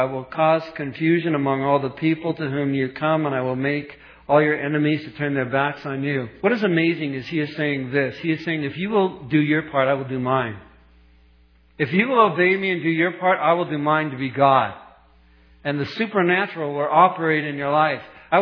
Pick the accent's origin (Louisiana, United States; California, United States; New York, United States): California, United States; I'm a tourist. I'm traveling internationally. I need a cheeseburger. I'm from California.